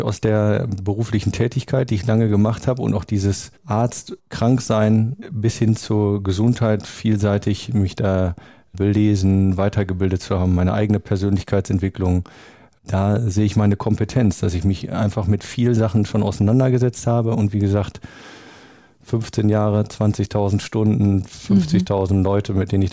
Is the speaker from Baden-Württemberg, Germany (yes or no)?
no; Münster, North Rhine-Westphalia, Germany; Ich bin Münsteraner, ich steige jeden Tag auf mein Fahrrad